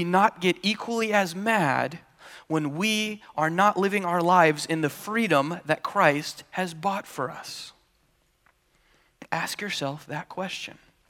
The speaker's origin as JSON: {"language": "English", "region": "Utah", "country": "United States", "tie": "born or raised there", "said": "Growing up in Utah, I got to see"}